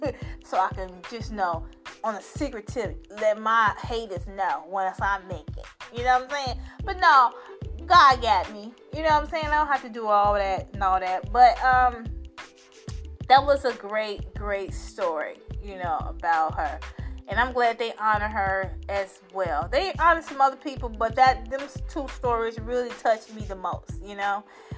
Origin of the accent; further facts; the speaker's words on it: Chicago, Illinois, United States; She's another Chicagoan, the Brat, you know, West Side. That's where she's from. I'm from the South Side.